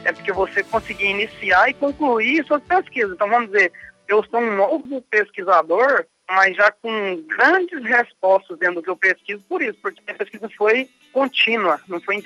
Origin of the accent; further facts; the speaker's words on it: Rio Verde, Goiás, Brazil; Sou de Rio Verde também, né?